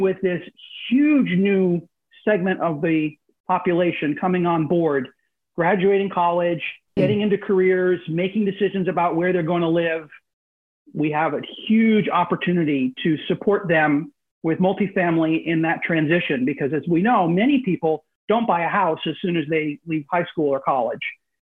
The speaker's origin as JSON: {"language": "English", "town": "New York City", "region": "New York", "country": "United States", "said": "Some of you may recall that I am originally from the New York City metropolitan area."}